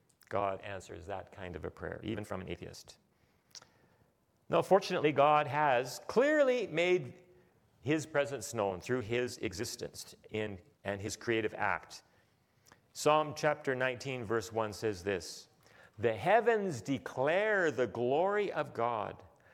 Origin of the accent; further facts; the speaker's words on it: Alberta, Canada; I'm an Albertan, but I don't have direct access to our premier. I'm a Canadian